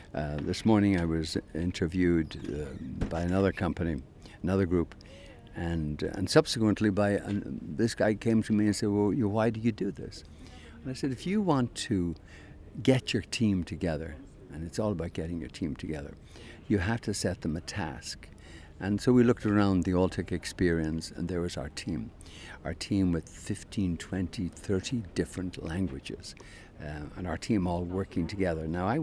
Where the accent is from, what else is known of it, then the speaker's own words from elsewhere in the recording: Ireland; I mean, I grew up in Ireland, and growing up in Ireland, Sunday afternoon was quite simple.